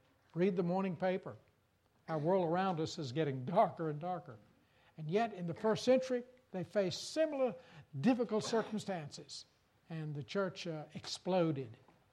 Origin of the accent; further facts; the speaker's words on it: Danville, Virginia, United States; I'd finished the University of Richmond. I grew up on a tobacco farm up near Danville, Virginia. Went off to University of Richmond. And then out to Louisville, Kentucky for graduate school